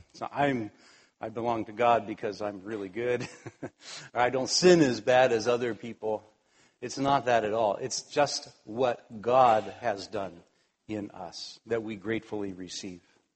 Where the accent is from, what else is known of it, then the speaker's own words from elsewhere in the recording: United States; now in Japan; I'm from America, and there are times now and then that I think, oh, why am I living in Japan? Why do I struggle with Japanese language? It'd be so much easier to just live back in America.